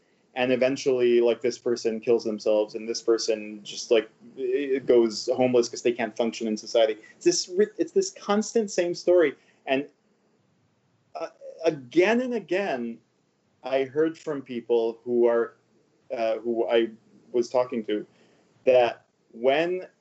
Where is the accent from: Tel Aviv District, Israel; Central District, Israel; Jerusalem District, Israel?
Tel Aviv District, Israel; Tel Aviv; I grew up in Tel Aviv. And where I grew up, everyone goes to the army.